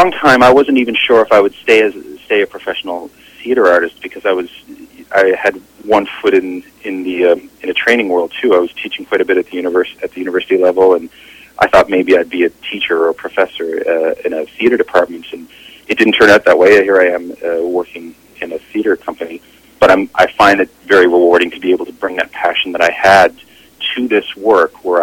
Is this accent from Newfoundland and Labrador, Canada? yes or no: yes; Newfoundland and Labrador, Canada; the experience of being a Newfoundlander and the cultural experience that comes with that I could bring back to Vancouver